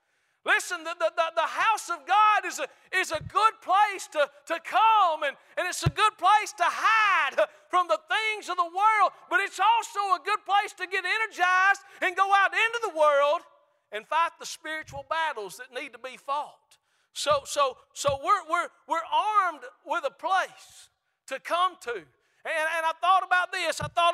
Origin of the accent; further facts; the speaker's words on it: Georgia, United States; I was born and raised on Lake Lanier, been around that lake my whole life.